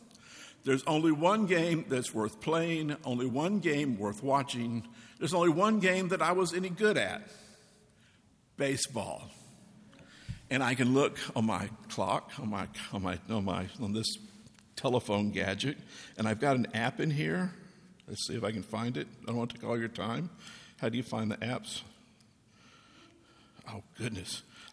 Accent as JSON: {"language": "English", "town": "Decatur", "region": "Georgia", "country": "United States", "tie": "born or raised there", "also_born_or_lived": "Burnett, Texas", "said": "When I was a child growing up at a little church in Decatur, Georgia, and I always preface that, I was born in Burnett, Texas. My grandparents were born here. My grandparents were born. I am a native Texan to the core, but we were missionaries in Georgia for 7 years."}